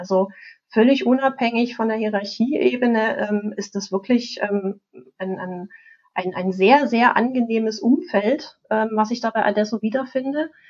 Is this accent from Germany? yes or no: yes; Germany; ich bin in der DDR aufgewachsen